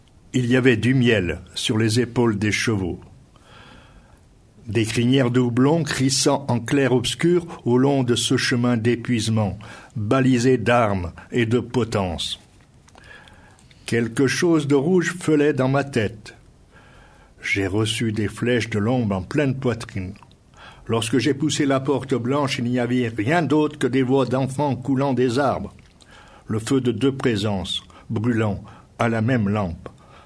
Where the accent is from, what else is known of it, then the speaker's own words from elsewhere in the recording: Le Grand-Lemps, Auvergne-Rhône-Alpes, France; Ici, on est dans le Royan, mais je suis natif de du Grand Lens, dans la plaine de la Bièvre, là-bas, vers la côte Saint-André, tout ça. Complètement différente au niveau état d'esprit. C'est une plaine de cailloux et d'argile.